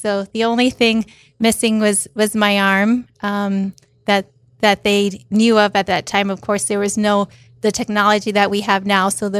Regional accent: Miami, Florida, United States; Well, I was born and raised in Miami, Florida. My parents came from Cuba when they were 14 years old.

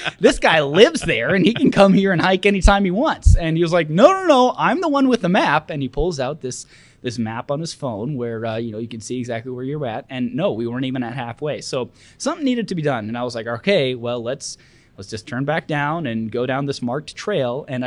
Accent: Okoboji, Iowa, United States; we grew up together in Okoboji, and he and I lived in Sioux Falls together for a little while

